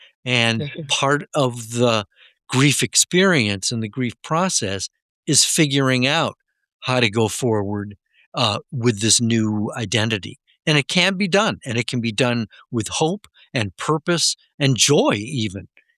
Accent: La Crosse, Wisconsin, United States; I'm from La Crosse, Wisconsin, along the Mississippi River on Wisconsin's west coast.

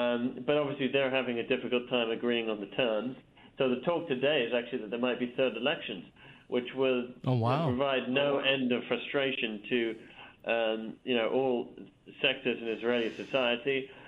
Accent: United Kingdom; now in United States; I'm originally from the UK. I don't know if you can tell from my Brooklyn accent

